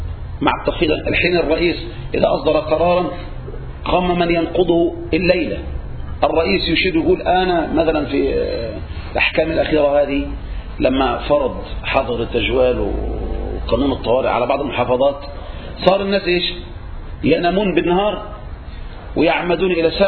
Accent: Egypt; إحنا عندنا في مصر الآن دعوة جماهيرية ودعوة علمية

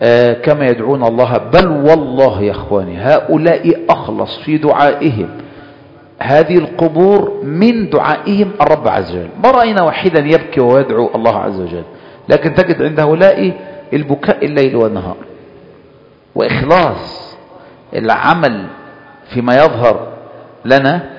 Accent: Kafr El Sheikh Governorate, Egypt; عندنا في كفر الشيخ

